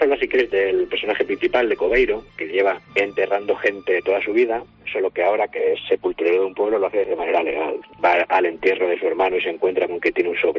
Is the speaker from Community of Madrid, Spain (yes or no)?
yes; Mejorada del Campo, Community of Madrid, Spain; Yo soy natural de Mejorada del Campo, en Madrid, es verdad, y nos vinimos con aquello del boom, recordarás, del boom inmobiliario